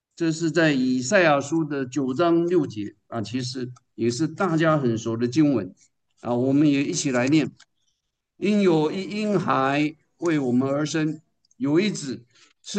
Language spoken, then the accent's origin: Chinese; China; 我们中国人小孩。